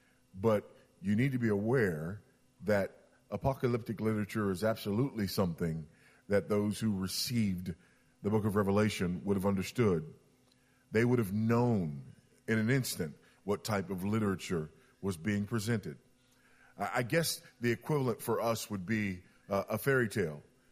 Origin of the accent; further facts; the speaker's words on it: Los Angeles, California, United States; I grew up in Los Angeles, and there were a lot of black nationalists at the time in Los Angeles, a lot of black nationalist movements.